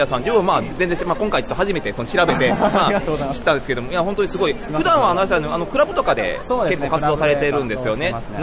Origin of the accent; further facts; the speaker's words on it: Osaka, Japan; now in Tokyo, Japan; まあ、ちょっと自分は大阪なんで、ちょっとなかなか東京まで、大阪なんですよ。